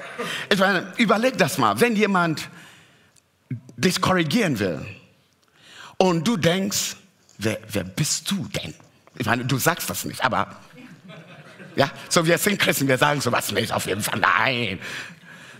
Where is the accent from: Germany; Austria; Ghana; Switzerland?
Ghana; German is a second language; ich komme aus Ghana